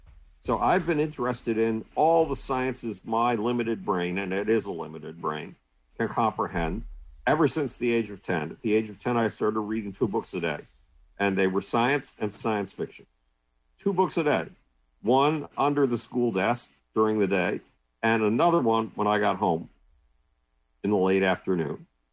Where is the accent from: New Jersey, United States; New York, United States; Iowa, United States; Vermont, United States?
New York, United States; Buffalo; When I was a child, nobody wanted me in my hometown of Buffalo, New York.